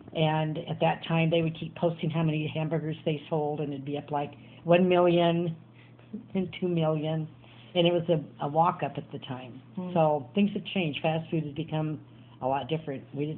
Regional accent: Council Bluffs, Iowa, United States; I was born in Iowa. I grew up, I did grow up in Iowa, Council Bluffs.

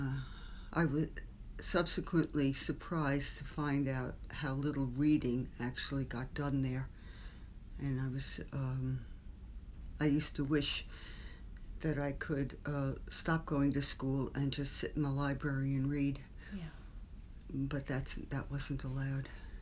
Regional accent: Manhattan, New York, United States; born there; I was born in Manhattan, in New York Hospital, and in 1946.

